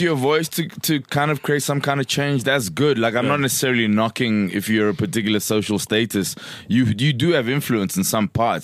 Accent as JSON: {"language": "English", "town": "Katlehong", "region": "Gauteng", "country": "South Africa", "said": "So I'm originally from Katlehong. I live in Chongweni."}